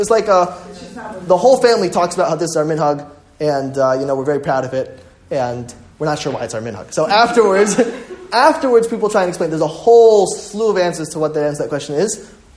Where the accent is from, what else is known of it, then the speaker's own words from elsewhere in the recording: Denver, Colorado, United States; growing up in Denver wasn't too bad.